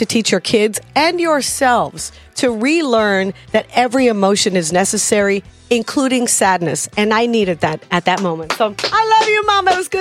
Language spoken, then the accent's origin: English; Big Spring, Texas, United States; So I'm driving in to my hometown where I was born, Big Spring, Texas.